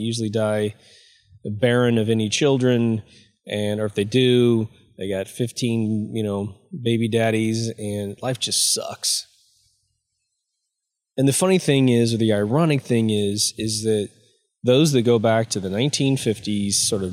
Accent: Midwest, United States; Growing up in the Midwest, you know, you have these gigantic families that were very close to each other

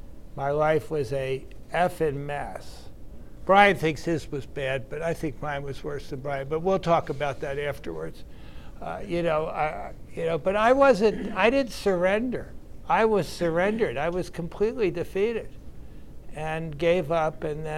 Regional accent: Baltimore, Maryland, United States; now in Topeka, United States; I didn't realize when I grew up in Baltimore in the 50s that I'd be doing an AA meeting in Topeka, Kansas in 2022. I didn't even know where Kansas was.

